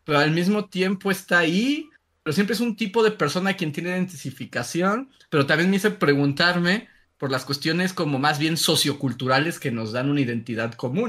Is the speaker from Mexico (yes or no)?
yes; Mexico; Pero claramente sí soy mexicano, ¿no? O sea, sí tengo una identidad cultural con México.